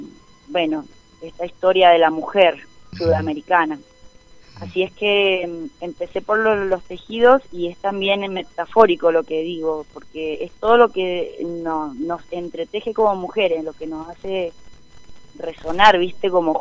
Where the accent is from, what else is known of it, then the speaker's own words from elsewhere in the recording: Mendoza, Argentina; como mujer sudamericana, como mujer mendocina, hoy, aquí y ahora